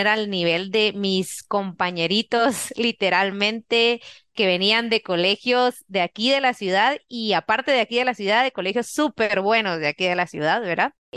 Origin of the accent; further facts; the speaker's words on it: Guatemala; porque como guatemaltecos eso no ocurre, ¿verdad?